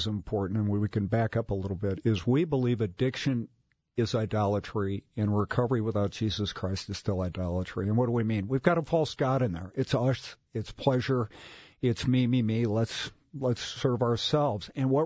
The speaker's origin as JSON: {"language": "English", "country": "Ireland", "said": "No, and I'm Irish, so I can't do the one before either."}